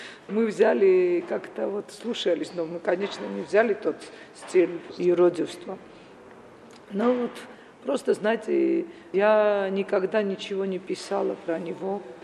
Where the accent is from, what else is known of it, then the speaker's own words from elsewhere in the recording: Tbilisi, Georgia; Ну, мы были коренные тбилисцы